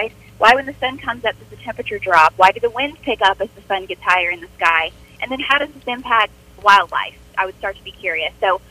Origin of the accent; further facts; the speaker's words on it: Kiefer, Oklahoma, United States; But I am from Keeper, Oklahoma, so that's up in Creek County. And I grew up there. I graduated with 21. I actually grew up on property 160 acres out in Slick America.